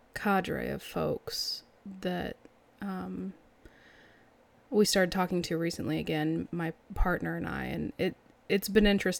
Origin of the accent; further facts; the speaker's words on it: Texas, United States; now in Midwest, United States; I'm not from California. I've answered this before. I'll take the love, but I am not Californian. I've been there a few times, but never lived there. Texan and now Midwestern, so mimbling.